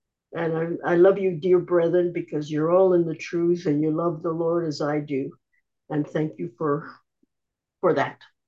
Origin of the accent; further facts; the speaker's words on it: Canada; from Canada, and I woke up this morning forgetting about this convention